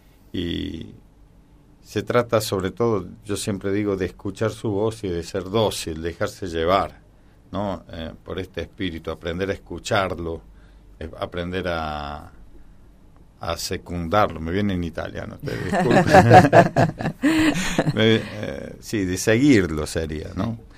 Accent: Córdoba, Argentina; Yo estudié en el seminario de Córdoba, yo crecí en Córdoba.

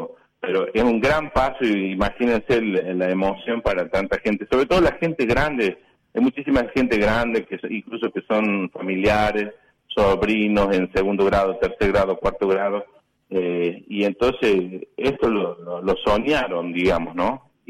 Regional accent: Córdoba, Argentina; moved away; yo soy cordobés y vine aquí en el año 2001, pero yo de chico me crié sabiendo de Mamerto Esquiú

